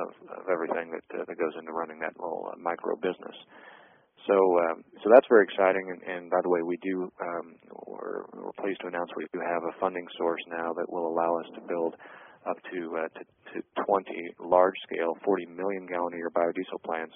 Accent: Midwest, United States; I don't know if that's because I'm from the Midwest or what, but I actually my family's from California originally

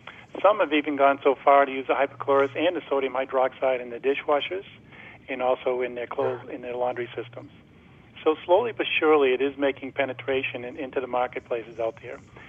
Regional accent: Boston, Massachusetts, United States; now in Florida, United States; Yes, I'm a Bostonian.

